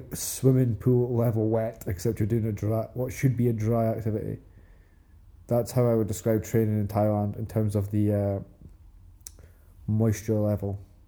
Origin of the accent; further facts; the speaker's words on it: Scotland, United Kingdom; I mean, obviously I like being Scottish and I think being Scottish is great